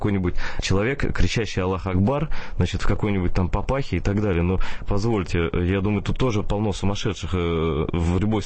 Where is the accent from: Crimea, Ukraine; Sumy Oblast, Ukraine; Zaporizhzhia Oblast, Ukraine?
Crimea, Ukraine; Я крымский татарин